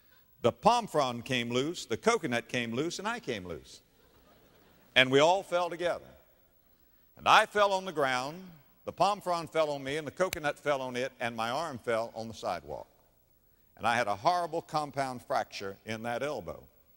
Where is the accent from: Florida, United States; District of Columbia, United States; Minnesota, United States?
Florida, United States; I was raised in, dare I say it, Florida. I was raised in Florida. And down where I was raised, coconuts grow.